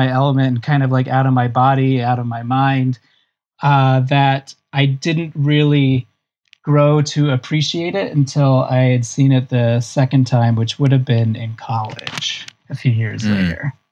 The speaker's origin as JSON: {"language": "English", "town": "Boise", "region": "Idaho", "country": "United States", "tie": "born or raised there", "said": "so I grew up in Boise, Idaho, which we have a independent film theater."}